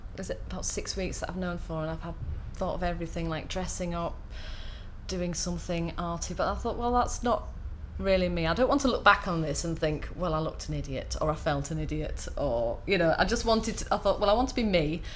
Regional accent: Hull, Yorkshire and the Humber, United Kingdom; now in Manchester, United Kingdom; No, I'm from Hull originally, but I've lived in Manchester for, let me think, about 12 years now.

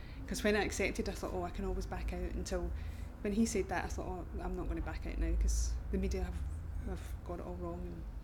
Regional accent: Edinburgh, Scotland, United Kingdom; now in Glasgow, United Kingdom; Originally from Edinburgh

